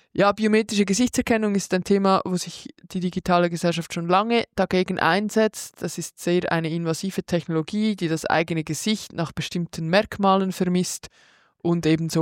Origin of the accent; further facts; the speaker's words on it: Lucerne, Switzerland; Ja, ich bin ja aus Luzern und in meiner Stadt gibt es ein Kinderparlament